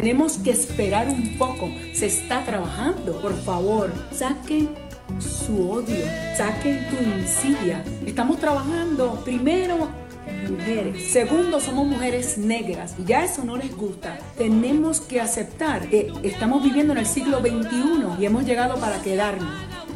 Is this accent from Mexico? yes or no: no; Puerto Rico; Yo soy puertorriqueña